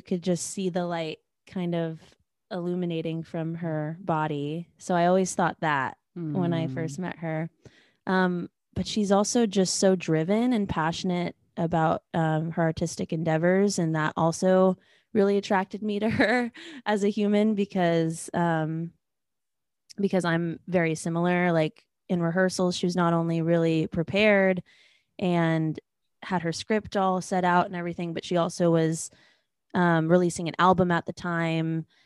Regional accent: Fresno, California, United States; now in Los Angeles, United States; And I'm based in Fresno. I'm based in Los Angeles, California. I'm from Fresno.

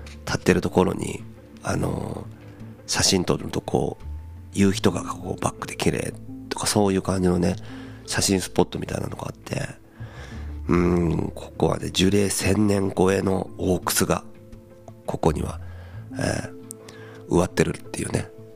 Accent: Mie, Japan; 僕の地元の方に来たらこんなとこに行けますよっていう紹介

